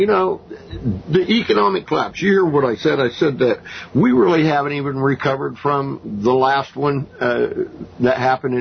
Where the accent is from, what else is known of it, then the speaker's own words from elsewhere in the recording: San Jose, California, United States; born there; But for the record, I was born in San Jose, California, 60 years ago. So anyway, shout out to California.